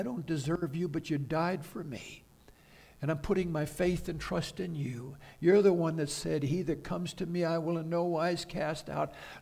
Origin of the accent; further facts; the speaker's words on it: United States; In fact, in America, as an American clergyman, sometimes as a part of the community, I've had kind of an exalted status.